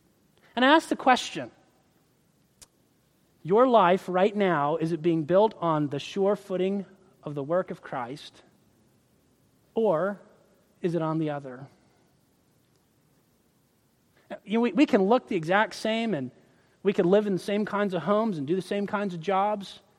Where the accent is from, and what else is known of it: Florida, United States; born or raised there